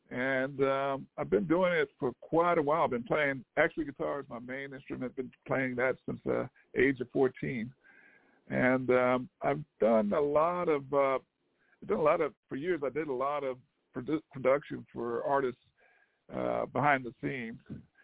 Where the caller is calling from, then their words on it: New Jersey, United States; I'm calling from New Jersey.